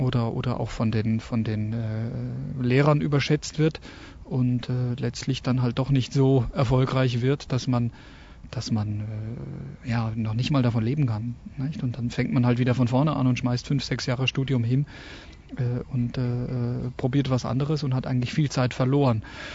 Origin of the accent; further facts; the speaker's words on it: Munich, Bavaria, Germany; ich bin in München aufgewachsen